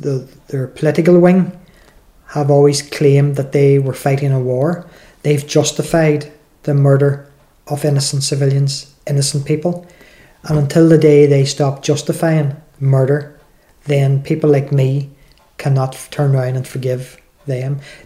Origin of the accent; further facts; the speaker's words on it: Northern Ireland, United Kingdom; because I feel that Northern Ireland is part of the United Kingdom. So that means I am British.